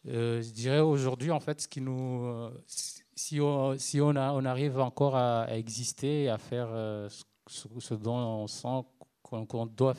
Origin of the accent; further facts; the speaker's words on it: Moroni, Grande Comore, Comoros; je viens des Comores, Moroni.